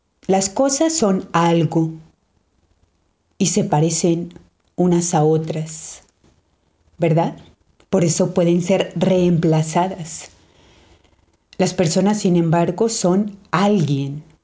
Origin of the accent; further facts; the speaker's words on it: Mexico; also born or lived in Brazil; Y soy mexicana. Estuve un tiempo en Brasil, así que si escuchan algunas palabras que no las entienden, tal vez es porque esté mezclando el español con el portugués.